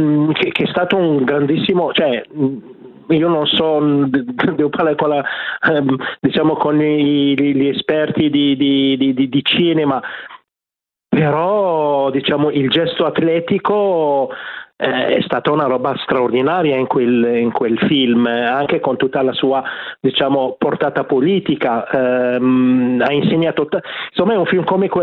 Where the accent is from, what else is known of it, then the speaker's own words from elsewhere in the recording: Algeria; io parlo da algerino, ero piccolo, conoscevamo soltanto